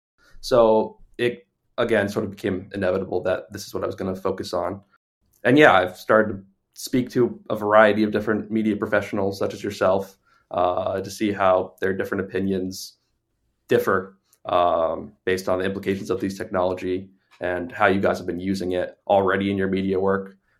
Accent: Hudson, New Hampshire, United States; I'm from Hudson, New Hampshire. It's a town in southern New Hampshire.

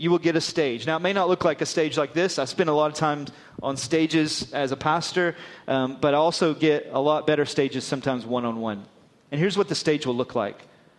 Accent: Florida, United States; now in Glasgow, United Kingdom; We get this a lot in Glasgow because I moved from Florida to Glasgow.

